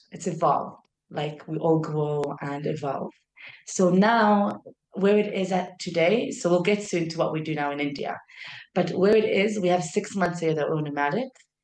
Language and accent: English; South Africa; I would say South African, even though I'm half South African, half American, more Israeli.